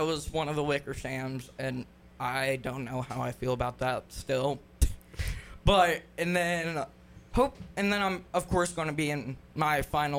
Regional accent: California, United States; born there; my parents are originally from here, and I was born in Cali, but we moved back because family.

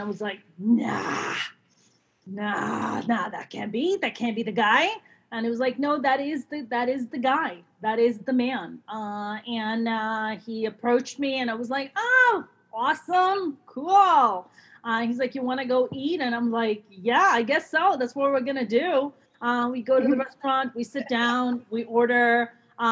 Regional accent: New York, United States; and I'm from the East Coast. He's also from the East Coast. We started talking, we're like, oh, we're both New Yorkers.

